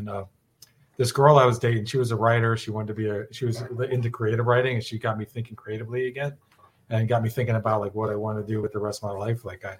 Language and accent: English; West Palm Beach, Florida, United States; I was born in West Palm Beach, Florida, and grew up down there in South Florida till I was in my 30s.